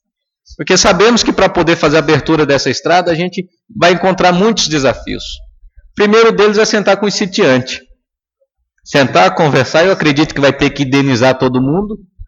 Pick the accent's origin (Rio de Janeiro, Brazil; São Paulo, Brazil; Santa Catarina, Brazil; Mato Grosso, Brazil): Mato Grosso, Brazil; Nova Santa Helena; Nova Santa Helena, cidade onde eu nasci e me criei, acompanhei todos os avanços de nosso município.